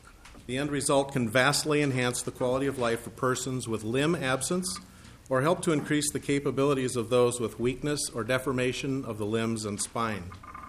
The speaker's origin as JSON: {"language": "English", "town": "Roseville", "region": "Minnesota", "country": "United States", "tie": "born or raised there", "also_born_or_lived": "St. Paul, United States", "said": "I was born right here in St. Paul, grew up in Roseville. I've been a lifetime resident of the state of Minnesota."}